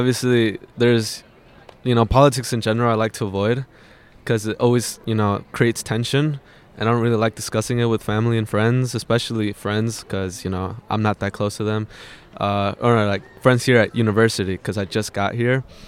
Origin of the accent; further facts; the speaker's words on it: Milwaukee, Wisconsin, United States; I come from Southside, so it takes me like 30 minutes to get here. But yeah, Southside, Milwaukee.